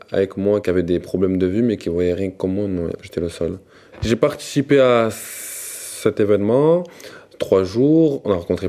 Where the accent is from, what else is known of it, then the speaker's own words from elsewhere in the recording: Avignon, Provence-Alpes-Côte d'Azur, France; Bonjour, moi j'ai 24 ans, je suis originaire d'Avignon.